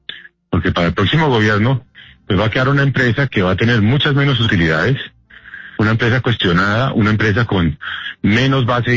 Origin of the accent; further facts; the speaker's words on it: Colombia; después somos los colombianos los que vamos a pagar las consecuencias